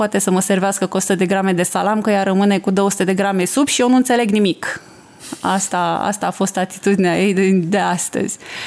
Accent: Suceava County, Romania; moved away as an adult; now in Canada; Pot să zic că în orașul natal, România mi s-a părut exact la fel.

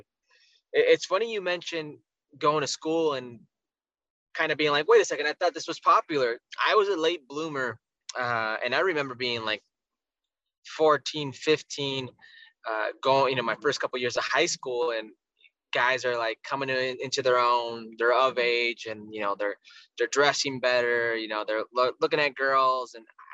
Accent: Las Vegas, Nevada, United States; also born or lived in Los Angeles / Oxnard; I grew up in Vegas for majority of my, what was my youth and formative years, but, you know, I was born in LA. I was raised up until a certain moment, I believe 8 or 9, in Oxnard, California, you know, in Ventura.

